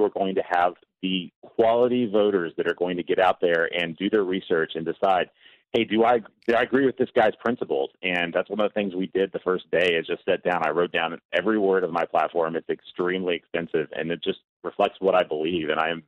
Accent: Texas, United States; But the thing is that as a Texan, as a person who serves in the Texas State Guard

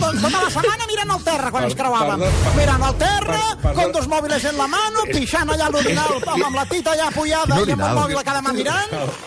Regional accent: Catalonia, Spain; els que som realment catalans sembla que estiguem exclosos

